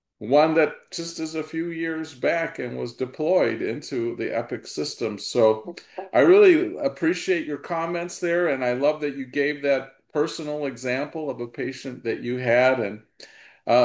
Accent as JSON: {"language": "English", "town": "Chicago", "region": "Illinois", "country": "United States", "said": "And I'm from Chicago, Illinois"}